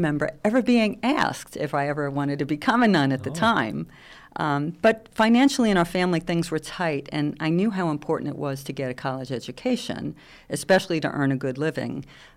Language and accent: English; Staten Island, New York, United States; also born or lived in Brooklyn; Well, I was born in Brooklyn and grew up in Staten Island, New York, along with my five siblings. And my parents were blue-collar workers, probably most families in my neighborhood were at that time.